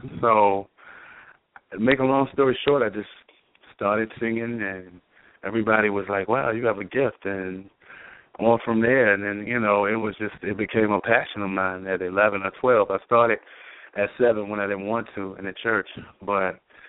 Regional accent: Richmond, Virginia, United States; also born or lived in Washington, D.C.; I'm from Richmond, Virginia. I grew up in Richmond, Virginia. I lived in Washington, D.C.

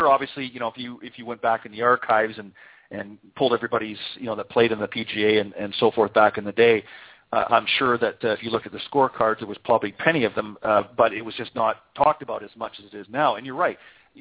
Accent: Canada; now in United States; I'm originally from Canada, and of course migrated south on a permanent basis here because I got tired of shoveling the snow.

